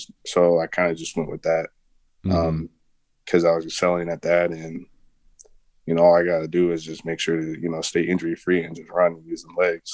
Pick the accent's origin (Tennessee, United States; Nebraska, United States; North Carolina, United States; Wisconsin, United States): Wisconsin, United States; Rice Lake; also born or lived in Oklahoma; And then we moved up to Rice Lake, Wisconsin. I usually just tell people I'm from Wisconsin because I feel like that's where I spent the most important parts of my life, you know, middle school, high school.